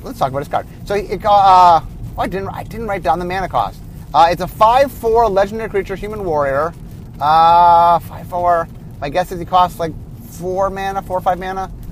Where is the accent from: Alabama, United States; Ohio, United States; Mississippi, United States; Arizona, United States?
Ohio, United States; Cleveland; also born or lived in Los Angeles; now in Seattle, United States; I grew up in Cleveland, in which we had a lot of snow.